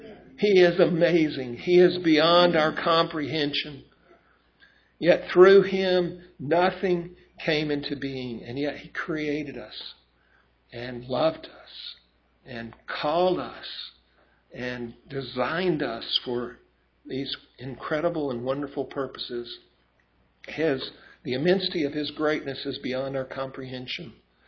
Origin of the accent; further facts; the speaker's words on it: Texas, United States; I grew up in West Texas. We always had big sky out there